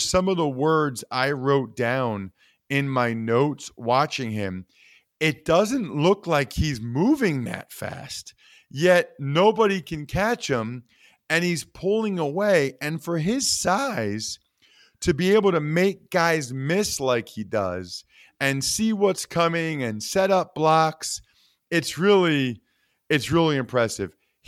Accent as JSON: {"language": "English", "town": "Reading", "region": "Pennsylvania", "country": "United States", "said": "I'm from Reading, so I'm fully aware of what he did against Berks Catholic."}